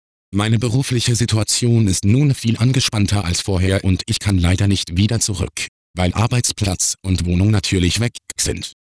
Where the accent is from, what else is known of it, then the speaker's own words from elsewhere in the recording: Berlin, Germany; Ich, 38, bin letztes Jahr aufs Land gezogen, der Grund dafür war ziemlich egoistisch. Ich bin in Berlin aufgewachsen und würde mich als typisch städtisch bezeichnen, einen Kontakt zum Dorf habe ich nie wirklich gehabt.